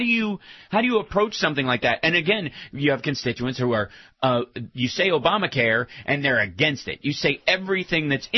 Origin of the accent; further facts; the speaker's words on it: Peekskill, Kentucky, United States; Many people may or may not know I'm originally from Peekskill, Mill, Kentucky. At the time, one road, 46 people.